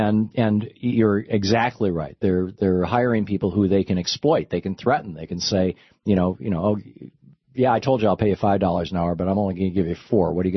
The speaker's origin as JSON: {"language": "English", "town": "Lansing", "region": "Michigan", "country": "United States", "tie": "born or raised there", "said": "I mean, I grew up in Lansing. I could see this happening around me."}